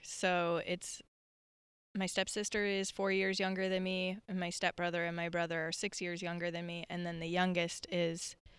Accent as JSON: {"language": "English", "town": "Phoenix", "region": "Arizona", "country": "United States", "tie": "born or raised there", "lives_now": "Portland, United States", "said": "Okay. Journey started in Phoenix, Arizona."}